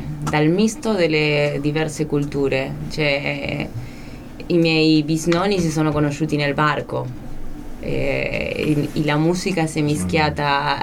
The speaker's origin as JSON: {"language": "Italian", "region": "Buenos Aires", "country": "Argentina", "second_language": "Italian", "said": "abbiamo anche nel nostro dialetto in Buenos Aires il lunfardo, in cui parliamo tante parole dell'italiano"}